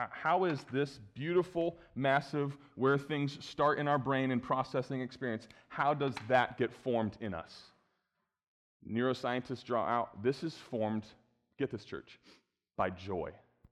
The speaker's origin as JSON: {"language": "English", "town": "Bellefontaine", "region": "Ohio", "country": "United States", "tie": "born or raised there", "also_born_or_lived": "Indiana / Michigan", "said": "I grew up in Bell Fountain, Ohio, Zion, right?"}